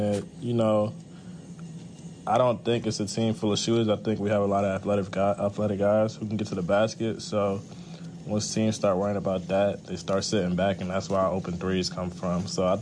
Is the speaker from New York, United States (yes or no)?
yes; New York City, New York, United States; I come from New York, the Bronx, where things just aren't handed to you.